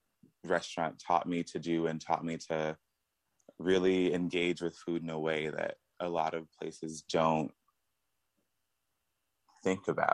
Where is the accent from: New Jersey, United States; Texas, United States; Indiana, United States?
Texas, United States; Houston; Originally, I'm from Houston.